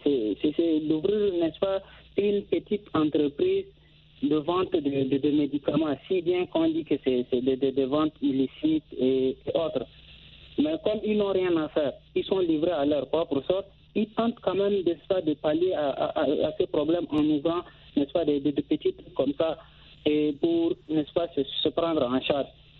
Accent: Chad; now in Russia; puisque je suis originaire du Tchad, même si je suis en Russie

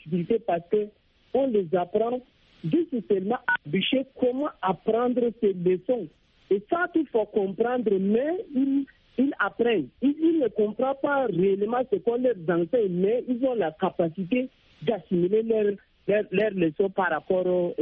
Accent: Chad; Ce n'est pas comme dans les autres pays comme chez nous au Tchad.

